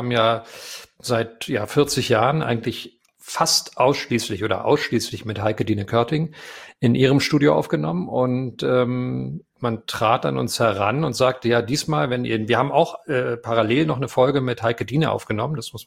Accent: West Berlin, Berlin, Germany; Ja, Moment, ich bin auch Berliner, wa?

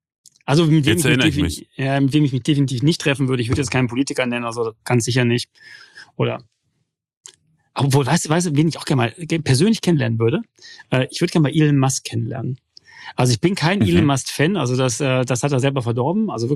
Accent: Wuppertal, North Rhine-Westphalia, Germany; Also ich bin ja so der inoffizielle Oberbürgermeister von Wuppertal. Ne? Also ich bin ja gebürtiger Wuppertaler. Die schönste Stadt der Welt

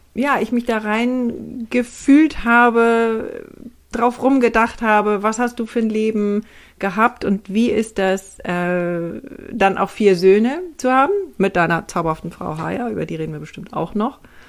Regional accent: Hamburg, Germany; Ich komme natürlich aus Hamburg und da verschluckt man so das eine oder andere

